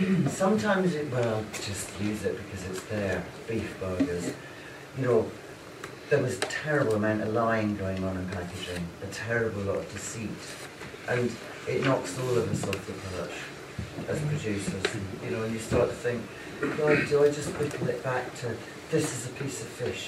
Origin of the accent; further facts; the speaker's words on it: Scotland, United Kingdom; I drink whiskey, I'm a Scot.